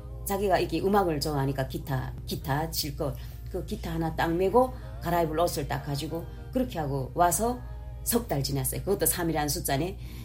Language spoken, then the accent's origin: Korean; North Korea; 근데 저는 내가 북한 여자인데 그 고향은 밝히지 않는단 말이에요. 사이트에 그런 건 없어요. 그래가지고 내가 북한 사람인데 혹시 승인하겠는가 이게 우려돼가지고